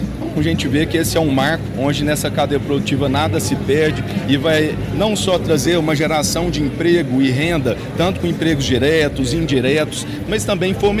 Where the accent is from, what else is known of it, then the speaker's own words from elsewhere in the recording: Rio Verde, Goiás, Brazil; somos aqui da cidade de Rio Verde, aqui do Sudoeste Goiano